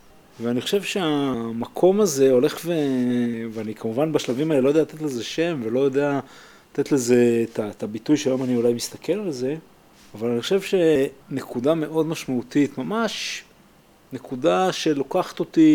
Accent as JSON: {"language": "Hebrew", "town": "Jerusalem", "region": "Jerusalem District", "country": "Israel", "tie": "born or raised there", "said": "אני הרי גדלתי בירושלים."}